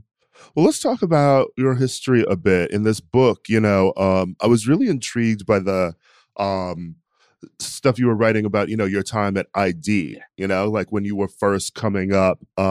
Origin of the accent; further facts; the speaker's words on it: United States; You know, I'm an American, so like, what's a moment